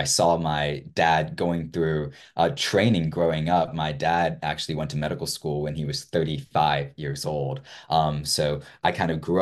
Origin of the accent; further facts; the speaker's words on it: Louisiana, United States; And as I grew up in Louisiana, I saw, and this has really been pivotal in my thinking, I saw how our healthcare system in our state was so poor compared to other states